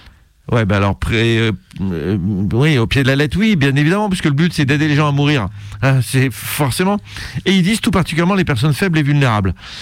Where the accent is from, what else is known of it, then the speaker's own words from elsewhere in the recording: France; On se dit, chez nous, en France, c'est un peu plus différent